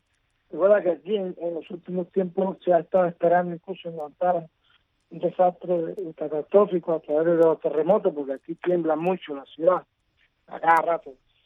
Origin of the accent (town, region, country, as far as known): Cuba